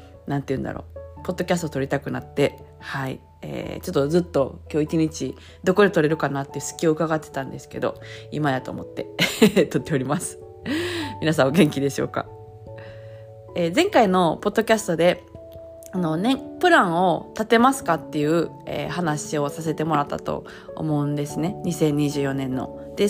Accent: Osaka, Japan; 大阪、私大阪出身ですけど

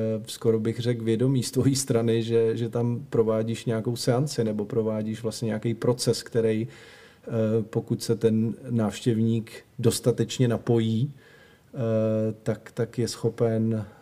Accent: Sudetes, Czechia; taky jsme u nás v Sudetech měli takový sklep, kam jsme chodili pro různé věci.

